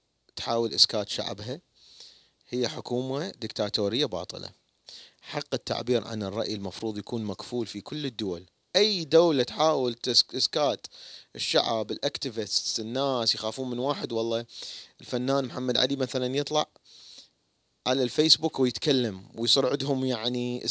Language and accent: Arabic; Iraq; وإحنا عندنا بالعراق كانوا يشاهدون